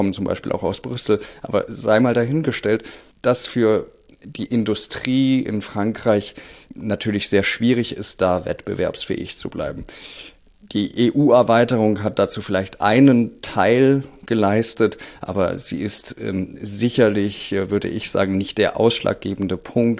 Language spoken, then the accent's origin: German; Germany; weil wir in Deutschland noch immer sehr stark im Wahlkampf Plakate kleben vertreten sind.